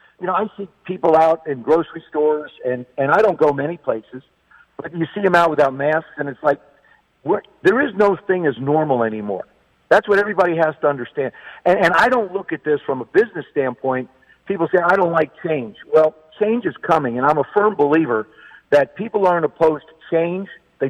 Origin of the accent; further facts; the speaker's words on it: New Jersey, United States; Growing up in Jersey, I used to listen to ABC